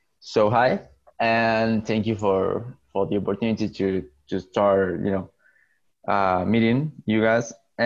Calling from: Argentina; English is a second language; I'm talking from Argentina. I'm literally in the other side of the world.

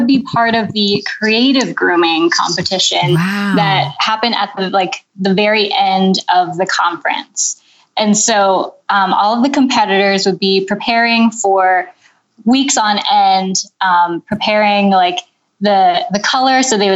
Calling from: Mechanicsburg, Pennsylvania, United States; I'm calling you from Mechanicsburg, Pennsylvania.

